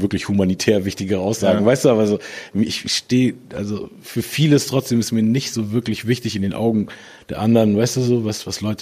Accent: Hamburg, Germany; gerade in dem Teil von Hamburg, wo ich aufgewachsen bin, war es eben so monokulturell

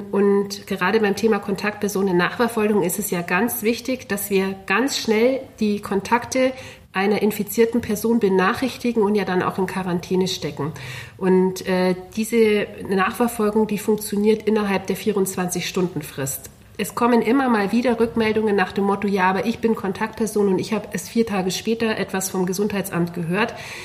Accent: Bavaria, Germany; now in Augsburg, Germany; Aber natürlich steckt auch noch viel Allgäuerin in mir.

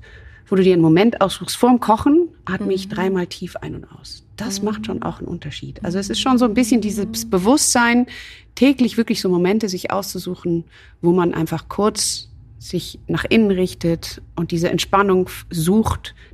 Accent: Amsterdam, North Holland, Netherlands; In meiner Heimat, ganz genau.

